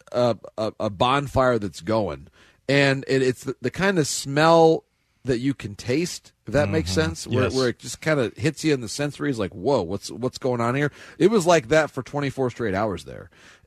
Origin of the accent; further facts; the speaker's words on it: Midwest, United States; and so being a Midwesterner, I made the executive decision